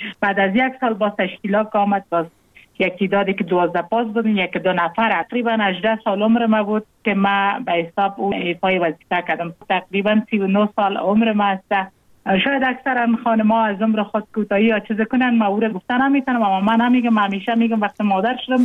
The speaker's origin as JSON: {"language": "Persian", "region": "Jowzjan", "country": "Afghanistan", "tie": "born or raised there", "said": "ما مکتب در ولایت جوزجان خواندیم، چون متولد ولایت جوزجان هستم. تحصیلات ما در امو ولایت ما به تمام رساندیم، به عروسی کردیم در ولایت لوگر،"}